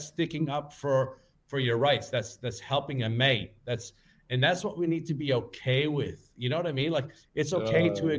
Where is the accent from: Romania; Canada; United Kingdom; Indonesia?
Canada; Actually, I'm from Canada.